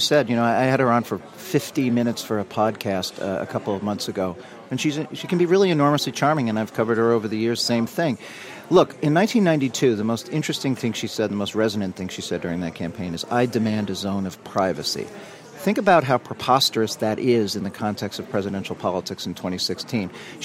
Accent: Brooklyn, New York, United States; I mean that in a positive way because I'm from Brooklyn

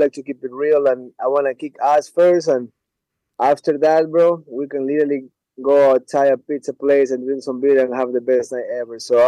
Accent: Ecuador; I'm from Ecuador. We always party at home.

